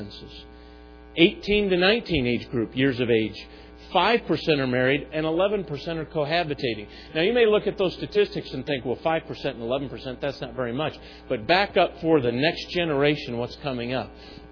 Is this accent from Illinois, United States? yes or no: yes; Chicago, Illinois, United States; But I remember neighborhoods growing up in the Chicago area.